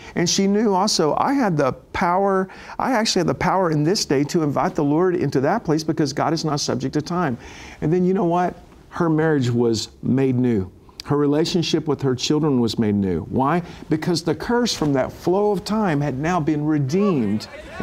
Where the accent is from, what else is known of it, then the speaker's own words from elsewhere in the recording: Joshua, Texas, United States; I was seated in my pickup truck in my hometown of Joshua, Texas, watching this endless train go by.